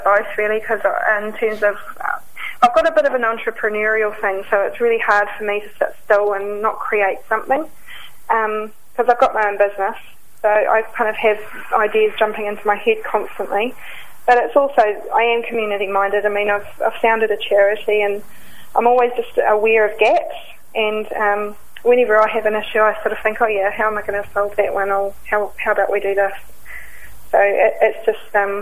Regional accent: Auckland, New Zealand; because I have to sadly say that I am from Auckland. And, you know, you can get really lost in a big city.

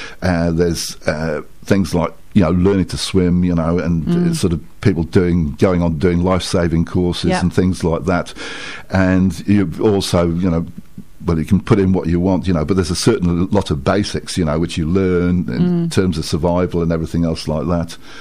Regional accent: Cardiff, Wales, United Kingdom; born there; now in England; I was actually born in Cardiff. I'm Welsh.

